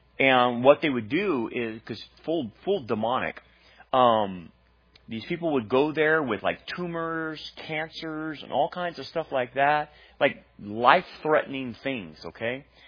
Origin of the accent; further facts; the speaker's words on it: Delano, California, United States; When I grew up in Delano